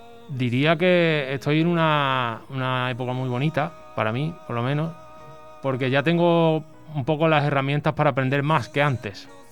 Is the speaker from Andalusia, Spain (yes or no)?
yes; Osuna, Andalusia, Spain; soy de Osuna